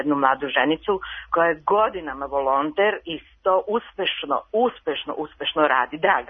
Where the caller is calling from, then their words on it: Stari Banovci, Vojvodina, Serbia; Stari Banovaca.